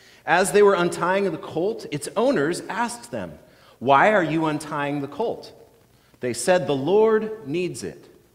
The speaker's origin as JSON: {"language": "English", "town": "Edmonds", "region": "Washington", "country": "United States", "tie": "born or raised there", "said": "First, I want to remember the 4th of July parades in my hometown of Edmonds."}